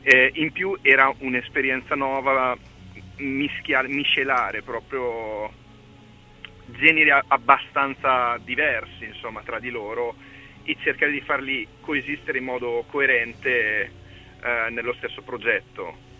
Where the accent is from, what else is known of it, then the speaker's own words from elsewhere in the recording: Ravenna, Emilia-Romagna, Italy; noi appunto veniamo da Ravenna, che è una città di mare, è una città di mare però un po' particolare, nel senso che è una città di mare e una città di nebbia